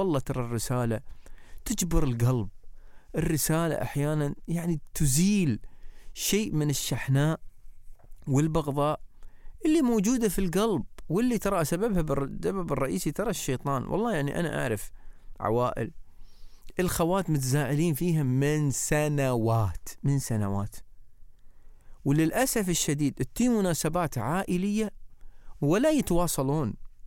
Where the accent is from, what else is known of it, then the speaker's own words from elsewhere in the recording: Sharjah, United Arab Emirates; ترى بيوت الجيران كانت عندنا في الناصرية، أنا من الشارجة، الناصرية كانت عندنا مفتوحة البيوت